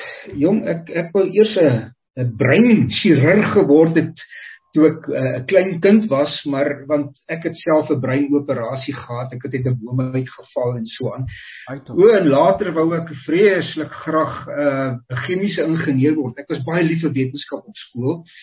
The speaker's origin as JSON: {"language": "Afrikaans", "town": "Estcourt", "region": "KwaZulu-Natal", "country": "South Africa", "tie": "born or raised there", "said": "ek het op Eskort groot geword, ek is daar gebore en ek het groot geword daar en ek het ook my hele skoolloopbaan daar voltooi"}